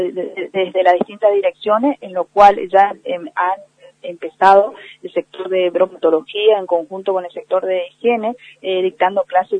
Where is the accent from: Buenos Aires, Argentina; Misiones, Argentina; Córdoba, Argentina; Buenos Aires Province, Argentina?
Misiones, Argentina; Puerto Iguazú; born there; si nosotros nacimos acá en Iguazú, somos parte de este territorio iguazuense